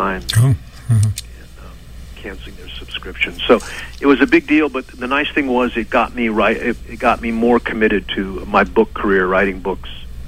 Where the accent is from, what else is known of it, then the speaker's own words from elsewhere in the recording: Fresno, California, United States; So that was my growing up in Fresno, surrounded by farmland that had been our history